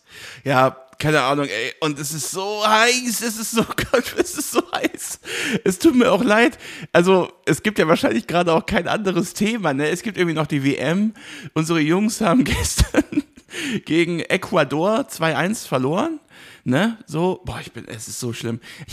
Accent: Remagen, Rhineland-Palatinate, Germany; in Kripp. Ja, in der Nähe meiner Heimatstadt Remagen in Kripp war auch eine Dachgeschosswohnung.

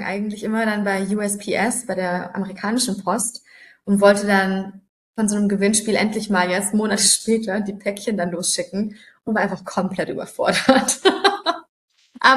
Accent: Ulm, Baden-Württemberg, Germany; Und ich komme ja aus Ulm ursprünglich, komplett andere Richtung, aus dem Schwabeländle.

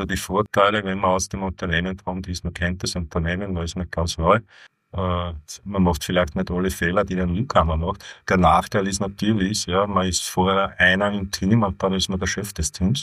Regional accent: Upper Austria, Austria; Also ich kann mich nicht gut erinnern an eine Zeit als Kind im Mühlviertel, war eine super schöne Zeit.

